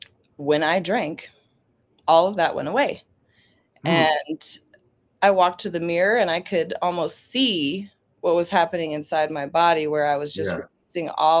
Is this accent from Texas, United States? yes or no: no; Aurora, Colorado, United States; I'm an alcoholic. And I grew up in Aurora, Colorado.